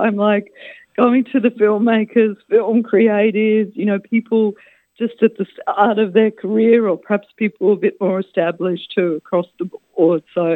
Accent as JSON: {"language": "English", "country": "Australia", "also_born_or_lived": "United States", "said": "I just moved here from the United States, although I'm Australian."}